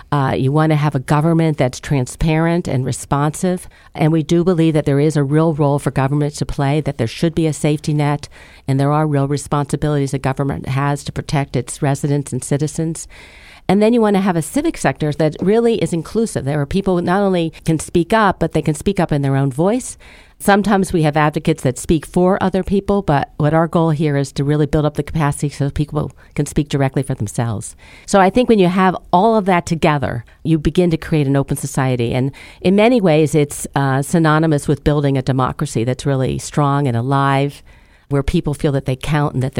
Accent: Altoona, Pennsylvania, United States; now in Baltimore, United States; Very, very small town in western Pennsylvania, Altoona, Pennsylvania. I sometimes see it on the weather maps here in Baltimore

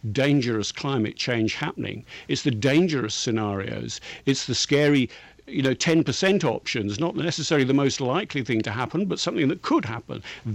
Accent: England, United Kingdom; Sorry, I'm English, so I talk about methane.

